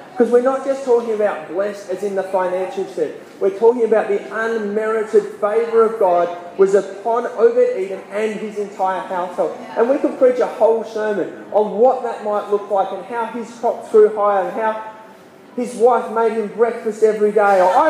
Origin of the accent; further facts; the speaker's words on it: Horsham, Victoria, Australia; When I grew up in Horsham, we had tank water, and we experienced a few droughts in my time growing up in the country.